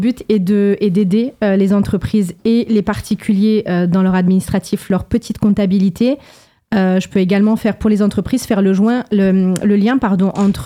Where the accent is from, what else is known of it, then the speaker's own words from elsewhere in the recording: Forcalquier, Provence-Alpes-Côte d'Azur, France; Alors moi, je suis de Fort-Calquier.